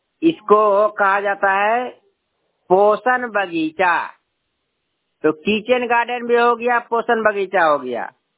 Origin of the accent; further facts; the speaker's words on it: Domawar, Bihar, India; घर डोमावर है, पंचायत मसौरा है, प्रखंड नारदेगंज, जिला नवादा के रहने वाला हूँ।